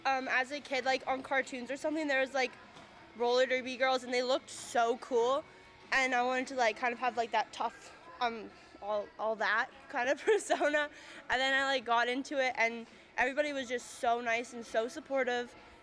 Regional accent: Smithers, British Columbia, Canada; I'm from Smithers, born and raised, and I play with the BV Bruisers.

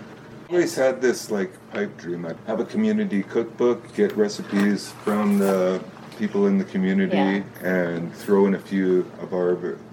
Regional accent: Kitimat, British Columbia, Canada; also born or lived in Hazelton; I was born in Hazleton. I moved to Kitimat with my parents when we were less than a year old. I lived there most of my life, worked at the smelter there for 28 years

